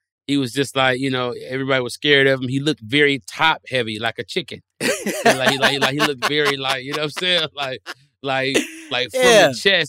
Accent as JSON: {"language": "English", "town": "Detroit", "region": "Michigan", "country": "United States", "said": "Man, look, I'm from Detroit where they make cars, right?"}